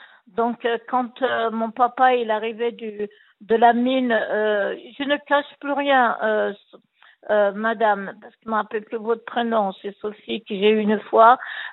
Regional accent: Agbala, Algeria; born there; Agbala, donc c'est le village où je suis née en Algérie

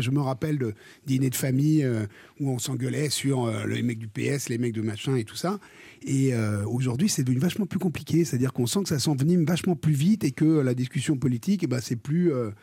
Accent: Neuilly, Île-de-France, France; born there; Je suis né à Neuilly, mais j'ai jamais vécu, attention.

